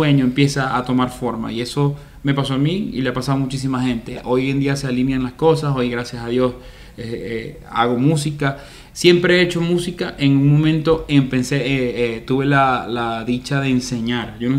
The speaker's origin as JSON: {"language": "Spanish", "town": "Maracaibo", "region": "Zulia", "country": "Venezuela", "said": "Yo me di cuenta de eso cuando empecé a viajar. Cuando salí de Maracaibo, pues, que todo se llamaba distinto."}